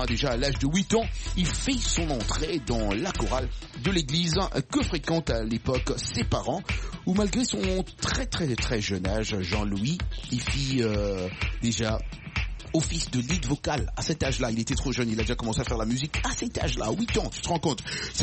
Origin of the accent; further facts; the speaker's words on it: DR Congo; moi, je suis congolais d'origine.